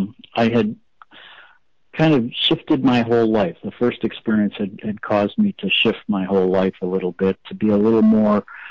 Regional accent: Sedona, Arizona, United States; part of my childhood, I grew up in Sedona, so it was a very familiar area for me.

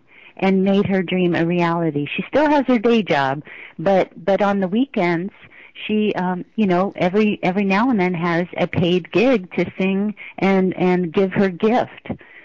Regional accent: Hawaii, United States; since I'm from Hawaii, I just commented, you know, that it was a freckle.

